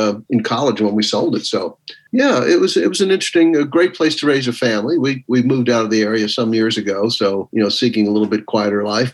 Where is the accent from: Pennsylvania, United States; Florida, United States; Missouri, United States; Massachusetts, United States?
Florida, United States; I got transferred back to my hometown in Florida.